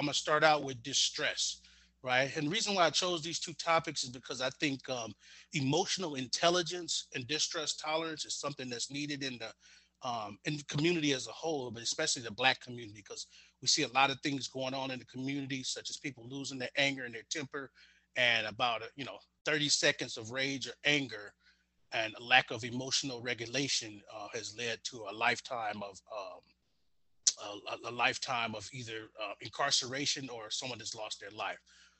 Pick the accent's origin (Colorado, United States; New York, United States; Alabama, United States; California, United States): California, United States; Pasadena; I knew the Bloods and the Crips growing up in Pasadena, but wasn't a Blood or a Crip.